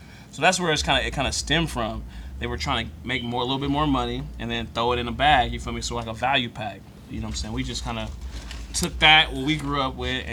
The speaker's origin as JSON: {"language": "English", "region": "California", "country": "United States", "lives_now": "Houston, United States", "said": "We're from the East Bay, from San Francisco."}